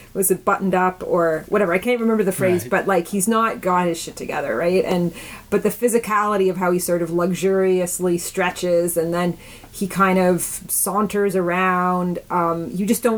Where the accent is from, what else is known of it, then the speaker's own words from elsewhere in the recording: Canada; And I'm Canadian and American.